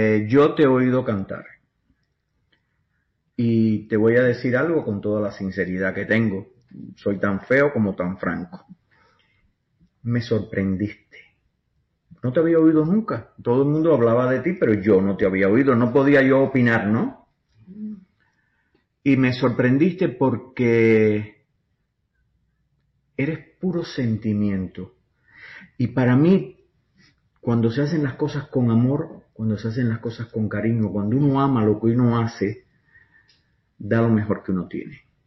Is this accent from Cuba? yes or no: yes; Cuba; Y yo como cubano, imagínate, ¿qué te puedo decir?